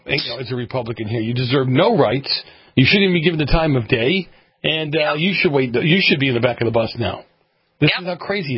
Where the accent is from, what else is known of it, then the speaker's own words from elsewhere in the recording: Boston, Massachusetts, United States; You know, when I first got here to California, I was a Democrat. I grew up in Boston. What else would you be?